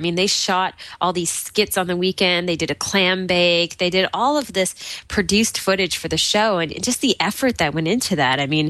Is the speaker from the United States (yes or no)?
no; Charlottetown, Prince Edward Island, Canada; from Charlottetown, Prince Edward Island, Canada.